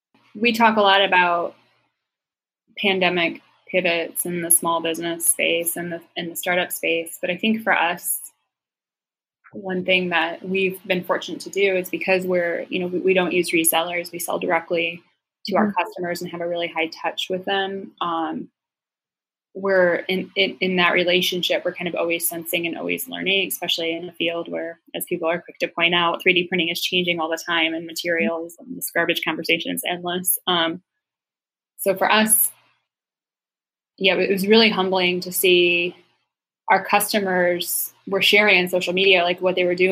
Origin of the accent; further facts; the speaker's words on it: Detroit, Michigan, United States; I'm from Detroit and I know the people that built the cars